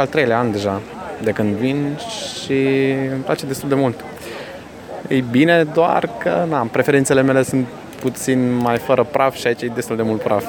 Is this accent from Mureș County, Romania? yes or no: yes; Sighișoara, Mureș County, Romania; din Sighișoara.